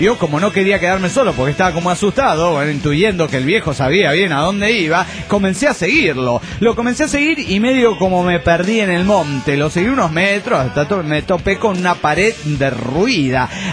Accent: Tuluá, Valle del Cauca, Colombia; de Tuluá, Colombia.

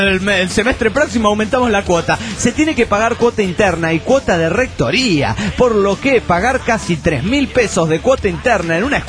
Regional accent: León, Guanajuato, Mexico; de León, Guanajuato, México

